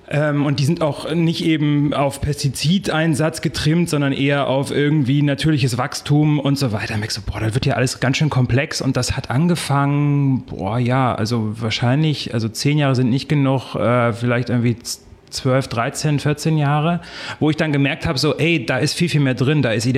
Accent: Lower Saxony, Germany; now in Berlin, Germany; Aus dem Norden, also Hamburg und dann noch nördlicher, so Richtung Cuxhaven da die Ecke.

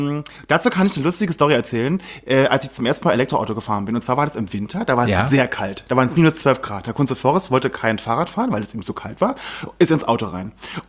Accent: Saarlouis, Saarland, Germany; Man musste bei uns im Saarland in Saarlouis musste man in einem Vierer Golf Fahrschule.

